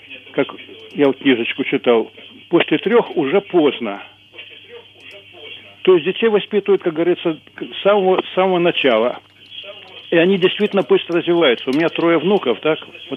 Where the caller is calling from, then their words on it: Kyiv, Ukraine; Доброго ранку, я з Києва, працюю в школі.